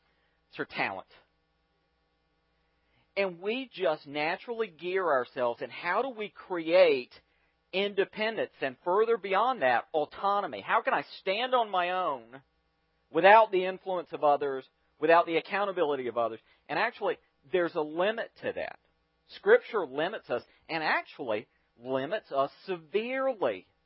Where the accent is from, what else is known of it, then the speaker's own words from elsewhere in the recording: the South, United States; because I'm a Southerner